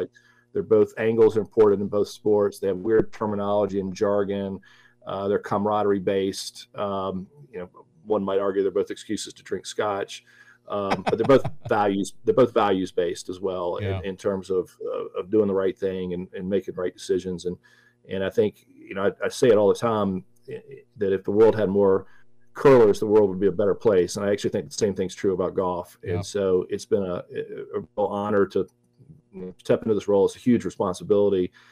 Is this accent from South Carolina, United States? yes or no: yes; Greenville, South Carolina, United States; So I'm from Greenville, South Carolina, so not a curling hotbed of the world